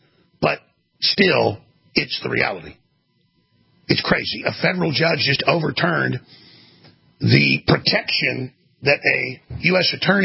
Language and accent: English; Texas, United States; I'm from Texas, bitch. There's still some Texans left.